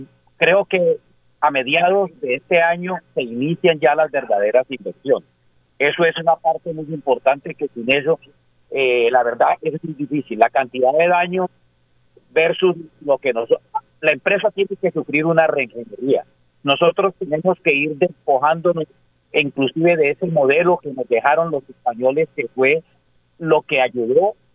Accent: Colombia; como colombiano, no sería justo que metieran la mano al bolsillo

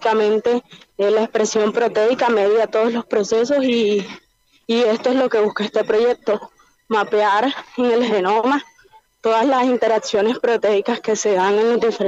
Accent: Ciénaga, Magdalena, Colombia; also born or lived in Barranquilla; Nací en Barranquilla, sin embargo me crié en Ciénaga, mi mamá es de Ciénaga, oriunda de Ciénaga Magdalena, y a los 17 años vine de Ciénaga a la Universidad del Atlántico para poder iniciar mi pregrado

